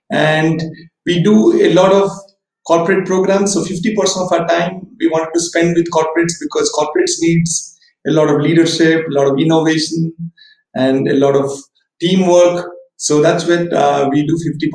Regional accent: Odisha, India; And I did my engineering in Odisha Engineering College. I'm from Odisha. So, this college is in Bhubaneswar.

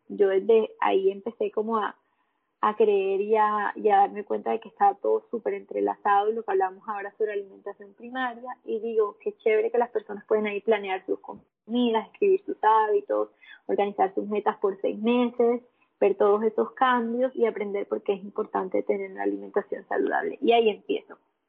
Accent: Montería, Córdoba, Colombia; estaba en Montería, que es de donde soy, donde vivo, donde vivía, perdón, en ese tiempo.

